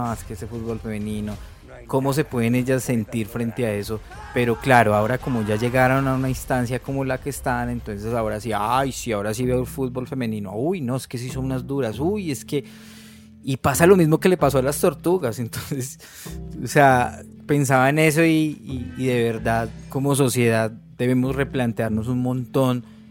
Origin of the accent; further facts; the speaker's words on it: Colombia; en nuestro caso pues que somos colombianos